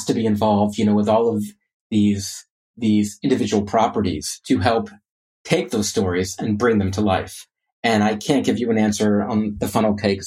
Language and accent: English; Orlando, Florida, United States; growing up in Orlando, like we went to the parks a lot, and it just became something that that became a huge passion of mine.